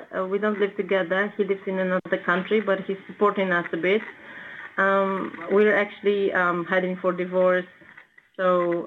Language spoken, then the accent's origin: English; Szczecin, West Pomeranian Voivodeship, Poland; I'm from Szczecin, not very far from Berlin.